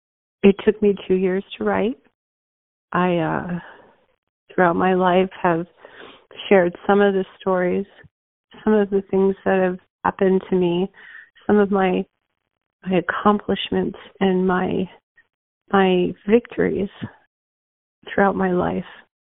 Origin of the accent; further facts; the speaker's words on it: Arizona, United States; I was from Arizona. I was in the Newark airport.